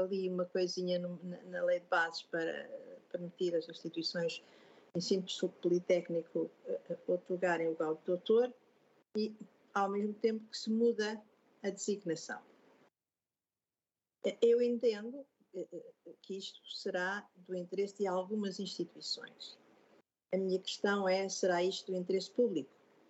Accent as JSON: {"language": "Portuguese", "town": "Aveiro", "region": "Centro", "country": "Portugal", "said": "eu venho de Aveiro e portanto, não, entendo isso"}